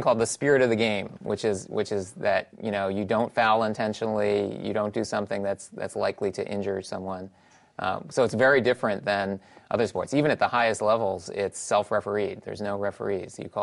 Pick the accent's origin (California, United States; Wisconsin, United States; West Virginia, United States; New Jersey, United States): New Jersey, United States; now in Seattle, United States; Not my home in Seattle, but my home in New Jersey, where I grew up in New Jersey.